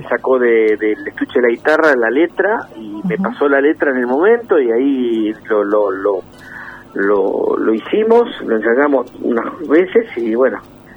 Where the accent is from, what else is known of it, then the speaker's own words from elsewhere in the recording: Bernal, Buenos Aires Province, Argentina; acá en la zona de Quilmes, yo soy de Bernal, el partido de Quilmes